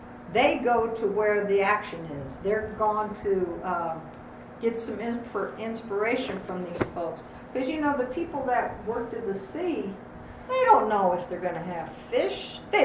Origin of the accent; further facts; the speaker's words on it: California, United States; You know, because when I grew up in California where they had good waves.